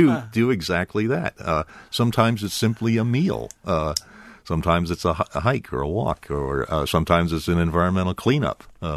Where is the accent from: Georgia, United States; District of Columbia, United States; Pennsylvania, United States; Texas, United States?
Pennsylvania, United States; moved away as an adult; now in Wisconsin, United States; I'm not a Wisconsin native. I came here from Pennsylvania about 30 years ago.